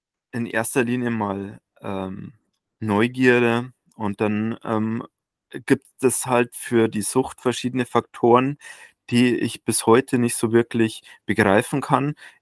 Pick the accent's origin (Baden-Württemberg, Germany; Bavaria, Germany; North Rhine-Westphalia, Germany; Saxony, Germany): Bavaria, Germany; ich bin in Bayern aufgewachsen, wie man vielleicht hören kann. Ganz leicht, ne?